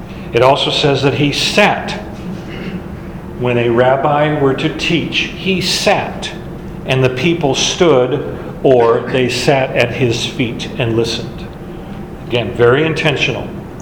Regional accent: Alaska, United States; I grew up in Alaska. They have mountains. Okay, they have the real thing.

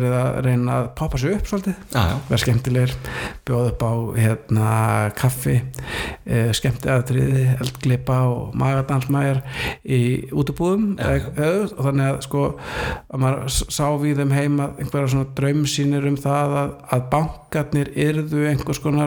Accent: Vestmannaeyjar, Southern Region, Iceland; og þegar við ólust upp í Vestmannu

